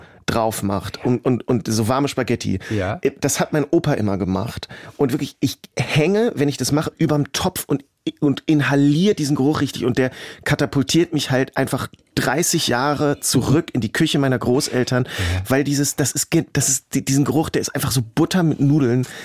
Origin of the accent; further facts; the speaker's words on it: Hanover, Lower Saxony, Germany; ich komme aus Hannover